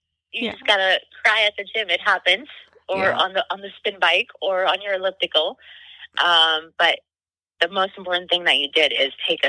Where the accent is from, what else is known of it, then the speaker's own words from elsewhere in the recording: India; English is a second language; also born or lived in Chandigarh; now in United States; I immigrated to the United States from India. Back in 2002. Uh-huh. My parents are from Kashmir, so I grew up in a Kashmiri household, speaking Kashmiri, speaking Hindi. I also lived in Chandigarh area, which is in Punjab